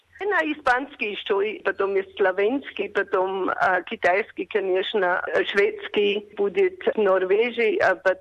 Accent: Vienna, Austria; до Вены, до моего родного города в Австрии.

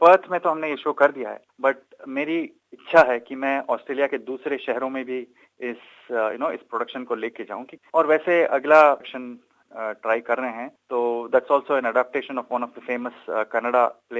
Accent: Karnataka, India; Hindi is a second language; मैं कर्नाटका से हूँ, और रात में जो दूसरे दो कैरेक्टर्स हैं वो दोनों भी साउथ से ताल्लुक रखते हैं।

